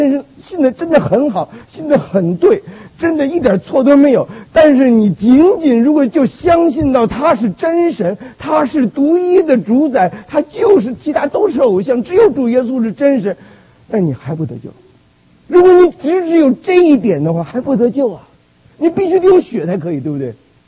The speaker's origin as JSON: {"language": "Chinese", "country": "China", "said": "因为我们从大陆来的，对吧？"}